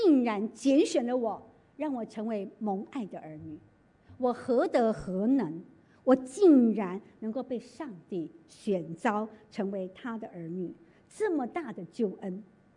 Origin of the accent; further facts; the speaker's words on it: Taiwan; 刚才传道介绍我是在台湾出生长大